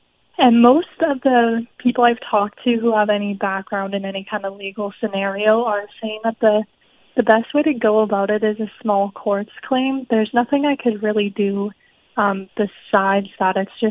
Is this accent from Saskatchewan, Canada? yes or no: yes; Regina, Saskatchewan, Canada; So I am originally from Regina, Saskatchewan.